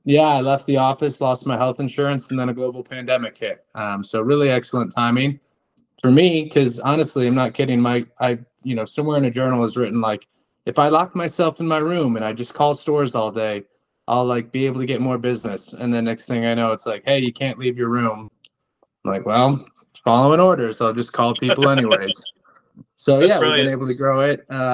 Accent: Chicago, Illinois, United States; And so for me, my favorite ice cream memory was I grew up in Chicago and we'd go vacation in South Haven, Michigan.

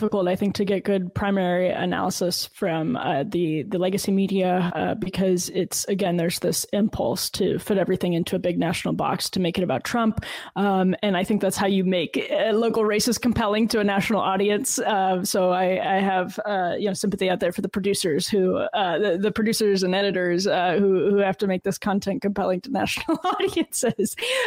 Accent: Wisconsin, United States; I saw Bryce, and I'm from Wisconsin, not super far from this district.

